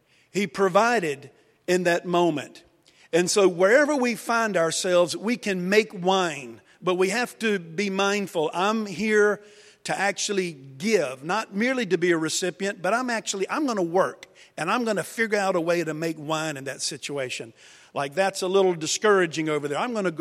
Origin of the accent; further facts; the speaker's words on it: Wilson, United States; there's someone two seats down that I grew up with in Wilson from high school.